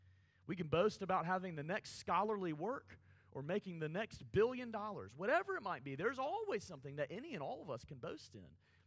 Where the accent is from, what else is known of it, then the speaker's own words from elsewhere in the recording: Alabama, United States; I'm from Alabama, I always have that excuse.